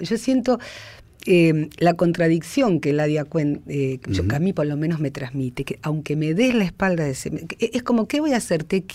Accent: Buenos Aires, Argentina

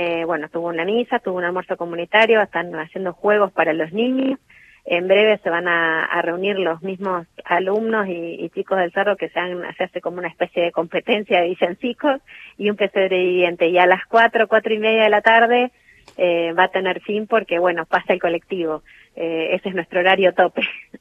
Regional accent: Buenos Aires, Argentina; yo también soy de Buenos Aires, así que voy y vengo

